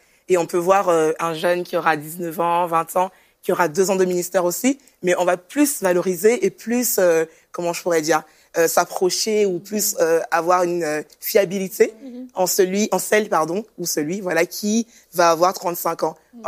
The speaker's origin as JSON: {"language": "French", "town": "Rennes", "region": "Brittany", "country": "France", "said": "je viens de France, précisément de Rennes."}